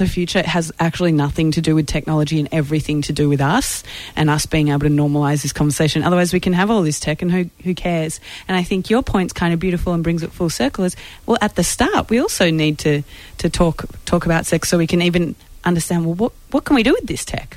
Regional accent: Australia; now in United States; Being an Aussie in America and talking normally about sex in an accessible way, people love that.

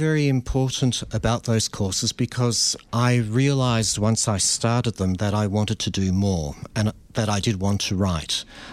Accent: Melbourne, Victoria, Australia; when I was growing up in Melbourne, creative writing wasn't a big part of the English syllabus.

